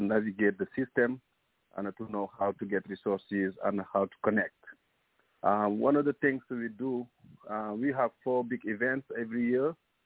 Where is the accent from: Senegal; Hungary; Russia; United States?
Senegal; English is a second language; I'm originally from West Africa, Senegal